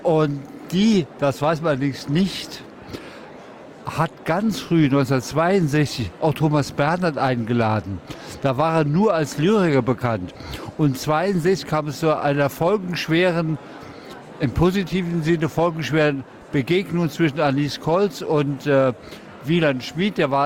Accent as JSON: {"language": "German", "region": "Saarland", "country": "Germany", "said": "weil als Saarländer ist man von Saarbrücken ganz schnell in Luxemburg"}